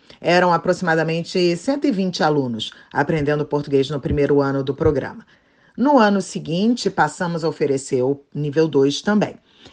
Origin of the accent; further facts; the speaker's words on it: Rio de Janeiro, Brazil; born there; eu nasci no Rio de Janeiro